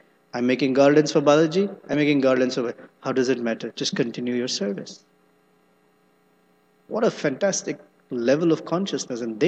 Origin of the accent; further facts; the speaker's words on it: India; If you're in India, at least I come from India, maybe other places too